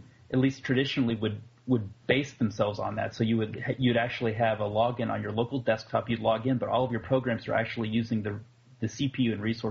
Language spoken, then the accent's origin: English; the South, United States; I mean, I'm from the South, so